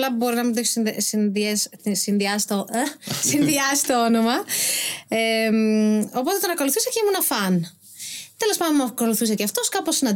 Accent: Crete, Greece; moved away as an adult; now in Athens, Greece; Εντάξει, κοίτα, εγώ είμαι από την Κρήτη. Οπότε γενικά από τη θάλασσα και πάνω, ας πούμε, δεν τα ξέρω καλά τα μέρη

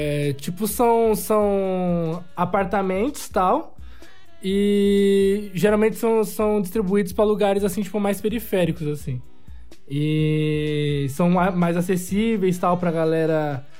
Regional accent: São Paulo, Brazil; sou de São Paulo, mais precisamente Zona Leste, mais precisamente cidade de Tiradentes.

